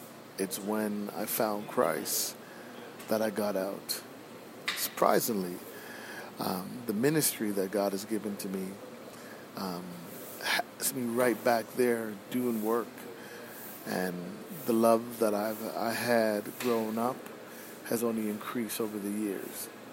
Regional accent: Toronto, Ontario, Canada; I grew up in Rexdale, one of the more interesting places to live in Toronto.

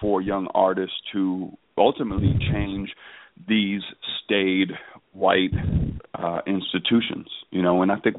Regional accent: Chicago, Illinois, United States; I also like the part of being a Chicagoan is that you have this bifurcated, dualistic type relate.

